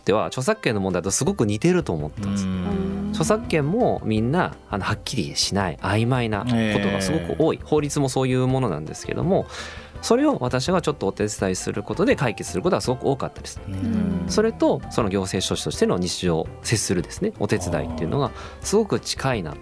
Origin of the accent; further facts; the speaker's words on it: Yokohama, Kanagawa, Japan; now in Toyama, Japan; 横浜でもあのうちの実家は海じゃない方なんですね。周り森なんですよ。